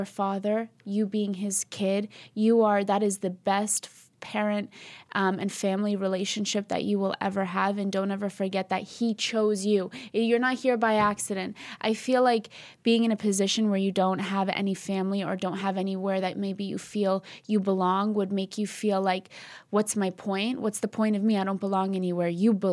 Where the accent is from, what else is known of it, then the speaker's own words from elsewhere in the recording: East Coast, United States; we're Albanian, we're from the East Coast, like we're a little hot-headed sometimes.